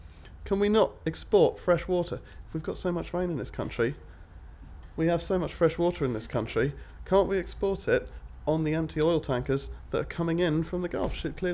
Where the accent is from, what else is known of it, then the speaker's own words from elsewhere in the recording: Weybridge, South East England, United Kingdom; now in Bristol, United Kingdom; My age is 31 and I'm originally from Weybridge in Surrey, but moved to Bristol about 6 years ago. And so I'm from Bristol.